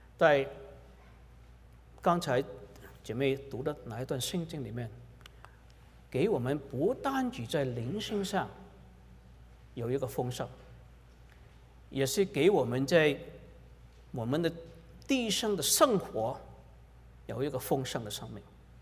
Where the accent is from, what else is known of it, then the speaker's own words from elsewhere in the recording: Hong Kong; now in Canada; 一个弟兄和我一起在香港长大的